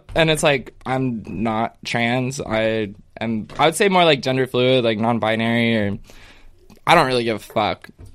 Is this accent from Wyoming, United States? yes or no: yes; Wyoming, United States; Yeah. I was born in Wyoming in like a pretty small town.